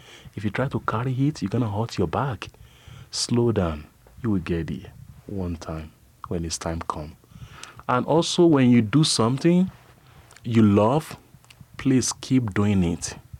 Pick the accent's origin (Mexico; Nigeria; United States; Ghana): Nigeria; I'm from West Africa, Nigeria.